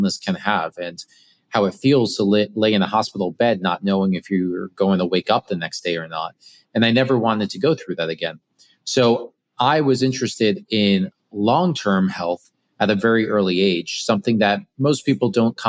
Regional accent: New York, United States; now in South Florida, United States; No, I'm in South Florida, not too far from Miami, though I'm originally a New Yorker my whole life, but during COVID, I came down.

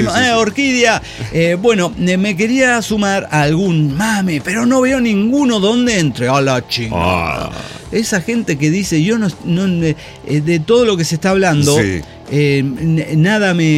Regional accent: Mexico; Mexicano, ¿no? Es que soy mexicano.

